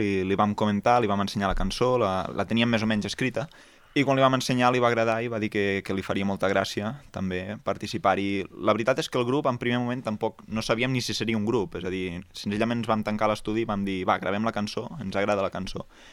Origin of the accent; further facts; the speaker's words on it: Catalonia, Spain; reivindicar també que som d'aquí, que som de les Garrigues i que som de Lleida